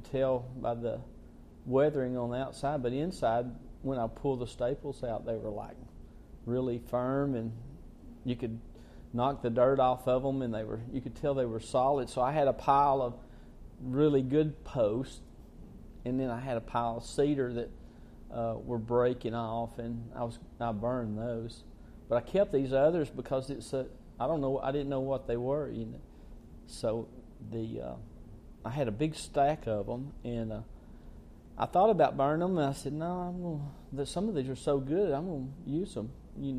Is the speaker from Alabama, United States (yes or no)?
yes; Bridgeport, Alabama, United States; I was born in Jackson County, Alabama, in the town of Bridgeport, which is in the very extreme northeast corner of Alabama, and on the Tennessee River. And I had lived there all my life